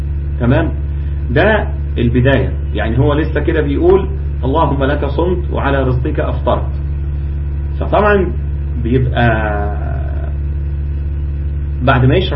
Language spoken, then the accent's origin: Arabic; Egypt; تيجي في شهر رمضان عندنا في مصر تجد تمر وخشاف